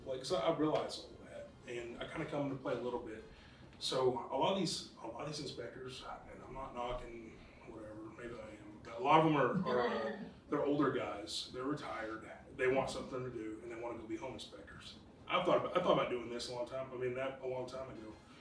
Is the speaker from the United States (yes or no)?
yes; Winrose, Texas, United States; Yeah, my wife grew up in Granbury. Our whole life, and I grew up in Winrose, and we live in like south of Alito